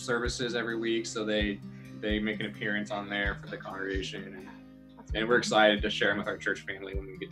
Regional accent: Simi Valley, California, United States; we're from Simi Valley, California.

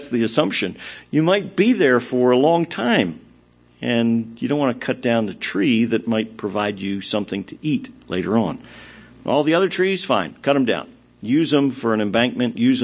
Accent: California, United States; I'm from Sonoma County.

